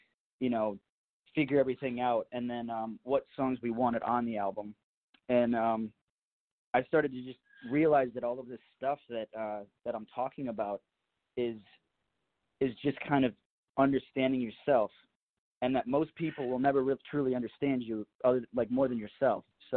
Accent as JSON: {"language": "English", "town": "Chicago", "region": "Illinois", "country": "United States", "tie": "born or raised there", "said": "Growing up in Chicago, that's like one of the biggest lessons I learned"}